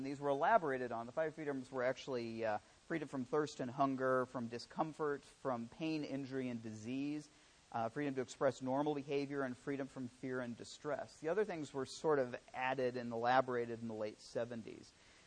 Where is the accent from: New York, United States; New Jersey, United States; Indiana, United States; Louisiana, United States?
Indiana, United States; Indianapolis; I come from Indianapolis.